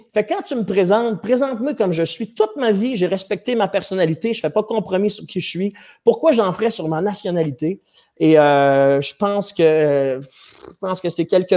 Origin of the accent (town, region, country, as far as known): Quebec, Canada